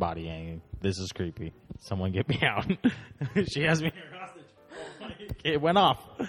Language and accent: English; Carlsbad, California, United States; No, I'm from Carlsbad, California. Born and raised, lived here my whole life.